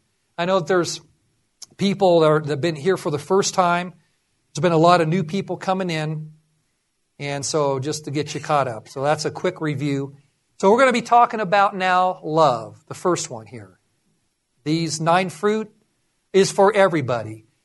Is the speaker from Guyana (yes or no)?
no; England, United Kingdom; Because I'm an Englishman. And so we Englishmen have temper